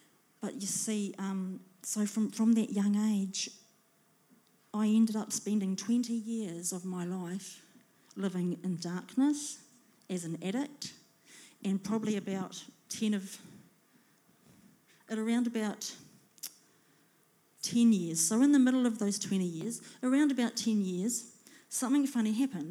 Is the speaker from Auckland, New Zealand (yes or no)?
no; Whangarei, Northland, New Zealand; now in Christchurch, New Zealand; So I'm not originally from Christchurch. I grew up in the North Island, Whangarei.